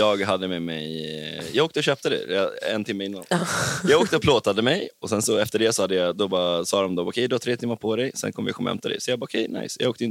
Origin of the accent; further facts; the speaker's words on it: Sweden; jag kommer från Sverige.